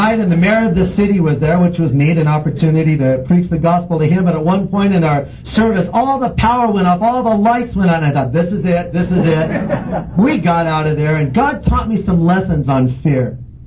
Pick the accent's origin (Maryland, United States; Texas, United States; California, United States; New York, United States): California, United States; I'm from Southern California.